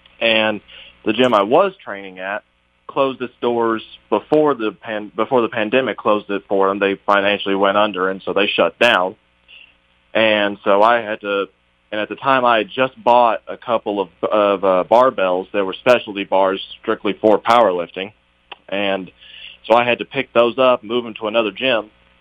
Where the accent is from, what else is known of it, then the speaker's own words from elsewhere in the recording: Avery County, North Carolina, United States; now in McDowell County, United States; So, yeah, born and raised in Avery County, been there most of my life, did a short stint in the Marine Corps